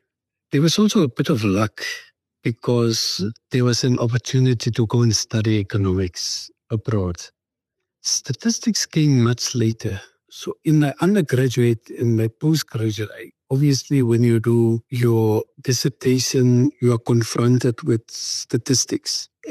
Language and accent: English; Namibia; I was born in Kommersdal in 1970 in a place called Spookiesdorp. I recall that we grew up in dusty streets, no electricity. Water was a challenge.